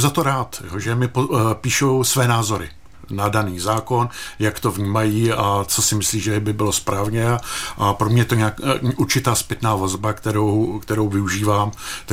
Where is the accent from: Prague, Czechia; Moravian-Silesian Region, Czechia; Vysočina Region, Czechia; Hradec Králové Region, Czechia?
Vysočina Region, Czechia; Chotěboř; já vlastně jsem celý život strávil na okrese Havlíčkobrod, narodil jsem se v Chotěboři, tam jsem 25 let žil, potom jsem se přestěhoval do Havlíčkobrodu a odtam tak vlastně, tam jsem dělal víc než 12 let starostu a to Havlíčkobrodsko znám dokonale.